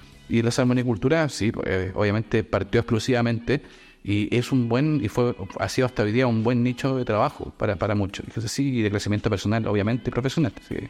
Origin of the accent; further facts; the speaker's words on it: Castro, Los Lagos, Chile; born there; Castro. Chiloé.